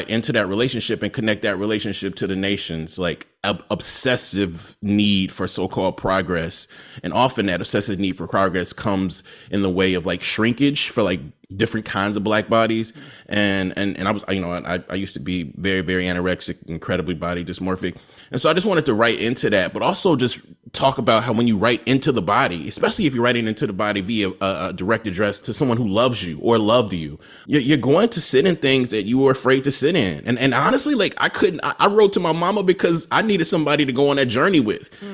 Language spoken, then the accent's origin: English; Jackson, Mississippi, United States; born there; Like, I was born in Jackson, and every Black boy, girl, genderqueer person I know born in Jackson has one foot in Jackson